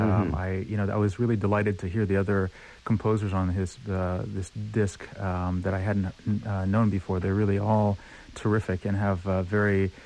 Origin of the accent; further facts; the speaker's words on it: Houston, Texas, United States; My hometown is Houston, Texas, and that's where a lot of things are happening as a result of this as well.